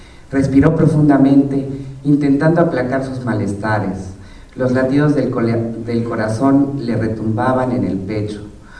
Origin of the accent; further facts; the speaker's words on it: Chiapas, Mexico; also born or lived in Mexico City; Y aunque nací en el Distrito Federal, toda mi familia es de Chiapas. Mi madre era guatemalteca, así que soy de Chiapas, pues.